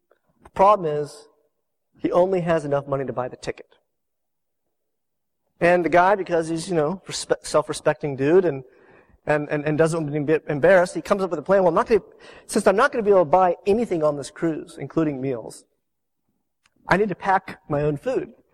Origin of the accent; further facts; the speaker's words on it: Jacksonville, Florida, United States; I grew up in Jacksonville, Florida. It's a country compared to Orlando.